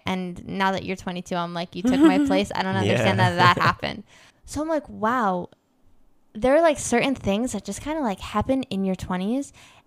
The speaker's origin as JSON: {"language": "English", "region": "New York", "country": "United States", "tie": "born or raised there", "also_born_or_lived": "Georgia", "said": "I think we grew up in New York and then we lived in Georgia."}